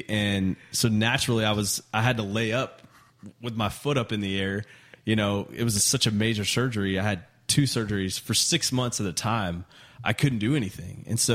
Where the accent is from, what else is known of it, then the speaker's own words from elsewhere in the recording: Texas, United States; I am, yeah.